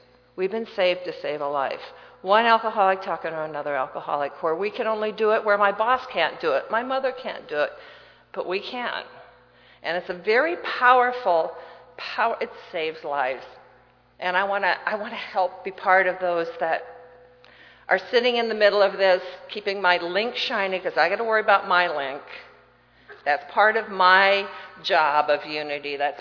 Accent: Iowa, United States; I grew up in Iowa. Thank God it wasn't on a farm, or I wouldn't have been able to eat anything that was meat. But it was across the street and across the river from many farms.

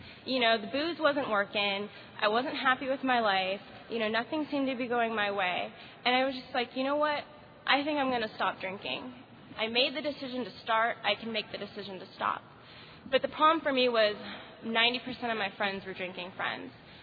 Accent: Las Vegas, Nevada, United States; So I'm originally from Las Vegas, and when I meet people in the program, they're like, oh, okay, I understand why you're an alcoholic, because you're from Vegas.

